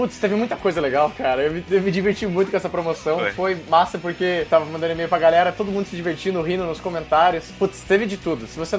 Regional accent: Paraná, Brazil; Eu sou do interior do Paraná

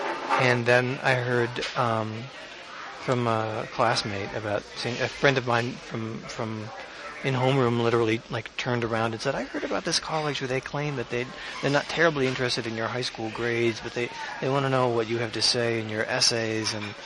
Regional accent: Ohio, United States; moved away; before I came to New Mexico from Ohio. That's where I grew up.

